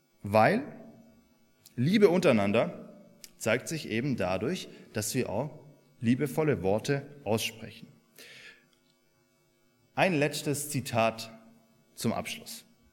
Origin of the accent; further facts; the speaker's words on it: Swabia, Germany; Ich bin ja ein Schwabe, eigentlich. Und es gibt im Schwäbischen ein Sprichwort